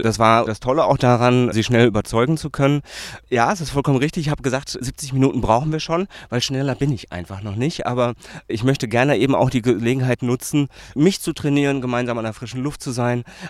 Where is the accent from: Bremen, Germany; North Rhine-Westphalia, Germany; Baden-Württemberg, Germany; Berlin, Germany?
North Rhine-Westphalia, Germany; Witten; born there; now in Dortmund, Germany; ich bin 38 Jahre alt, gebürtiger Wittener, arbeite im Moment bei der Kreativen Kirche in Witten. Wir machen ja viel so im Bereich der Gospelmusik. Und ich lebe hier in Dortmund.